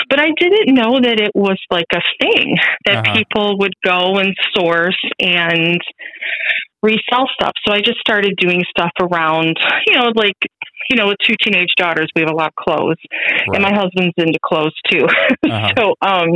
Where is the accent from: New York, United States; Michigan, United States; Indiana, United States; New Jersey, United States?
Michigan, United States; Chesterfield; I'm from Chesterfield, Michigan. I'm about 20 miles north of Detroit, so I'm considered in the suburbs of Detroit.